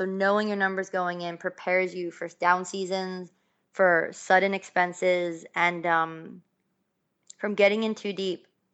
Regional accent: Buffalo, New York, United States; like I'm from Buffalo, New York

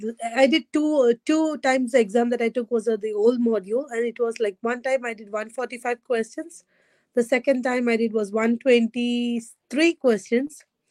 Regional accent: India; English is a second language; now in Nova Scotia, Canada; I'm an Indian, but I'm right now joining you from Canada, Nova Scotia of Canada, from the Atlantic Canada.

